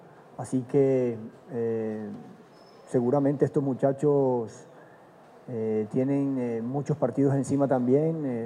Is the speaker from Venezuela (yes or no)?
no; Colombia; hemos demostrado que somos colombianos, que nos gustan las cosas difíciles